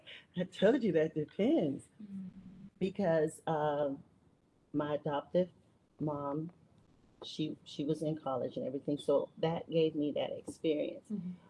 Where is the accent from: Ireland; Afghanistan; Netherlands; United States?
United States; Youngstown, Ohio; Youngstown, Ohio.